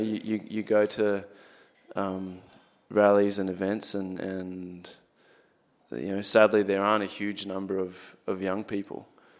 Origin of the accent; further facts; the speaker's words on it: Zimbabwe; now in Australia; I guess growing up in Zimbabwe and kind of seeing what politics can look like, I'm one, incredibly grateful for to have the opportunity here